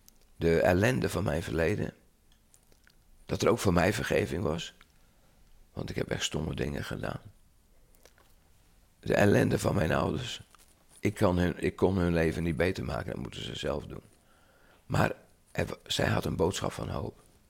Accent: Holland, Netherlands; Ik ben Hollander, gratis koffie, altijd goed.

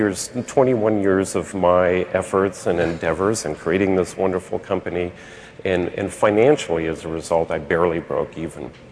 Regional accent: Guatemala; I grew up in Guatemala among the Maya people.

